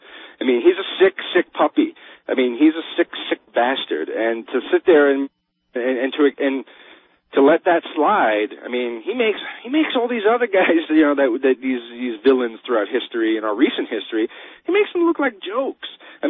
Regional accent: New England, United States; because I grew up in New England

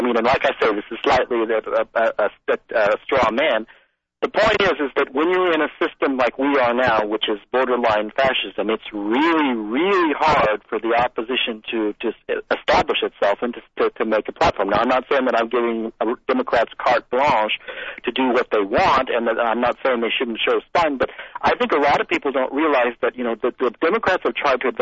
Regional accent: California, United States; Or take California. Now, I'm a Californian

